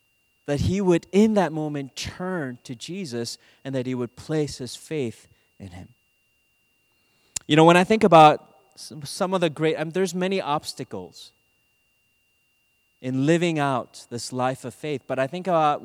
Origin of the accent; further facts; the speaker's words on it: Minnesota, United States; I remember I grew up in Minnesota, so I learned to ski